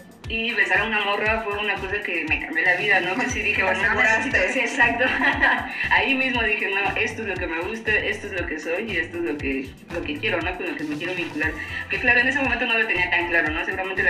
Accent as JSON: {"language": "Spanish", "region": "Mexico City", "country": "Mexico", "tie": "born or raised there", "said": "Yo crecí en la Ciudad de México, soy del sur de la Ciudad de México"}